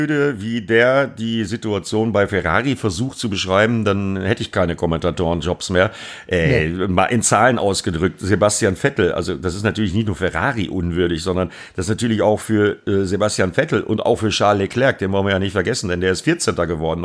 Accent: Bremen, Germany; Das ist ja für mich als Bremer quasi mein Heimspiel.

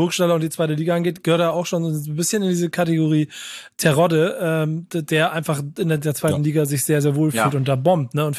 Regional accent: Hamburg, Germany; ich bin als Hamburger, ja, erkläre immer, Pauli ist meine Stadt, Werder ist mein Verein

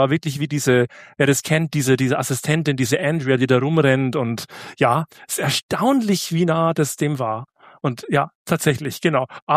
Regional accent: Bavaria, Germany; Also ich bin gut katholisch aufgewachsen in der Oberpfalz

